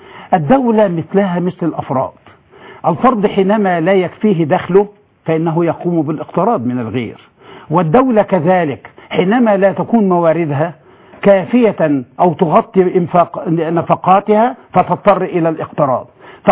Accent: Egypt; دي بدأت هذه الفكرة في بداية السبعينات عندنا في مصر، ومنها انتشرت في العالم الإسلامي

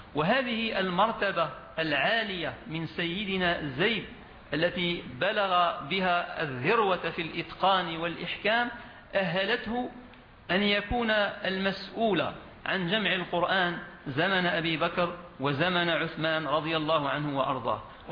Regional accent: Algeria; ولا تزال هذه الطريقة متبعة في بلادنا الجزائر

